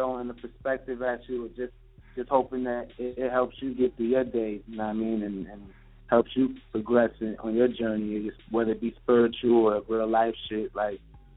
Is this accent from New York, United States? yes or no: yes; New York, United States; Bronx, Brooklyn, New York.